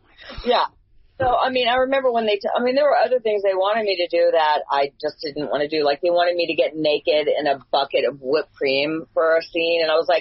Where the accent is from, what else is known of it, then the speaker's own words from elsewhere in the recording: the South, United States; However, I was raised in the South, and it's very prejudiced there.